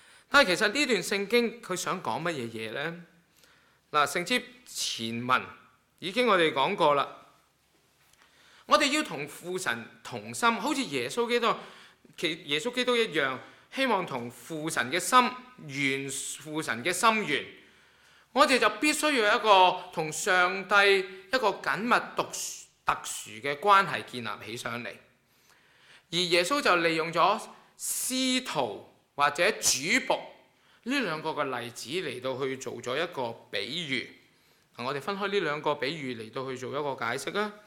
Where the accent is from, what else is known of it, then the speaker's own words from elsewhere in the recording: China; 喂，我哋中國人都有句説話喎，叫做青出於藍啊！